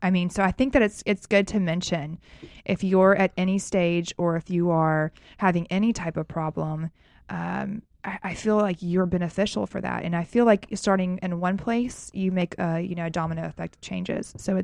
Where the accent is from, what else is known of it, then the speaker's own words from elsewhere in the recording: the South, United States; the hard part for me is I'm from the South where people love him.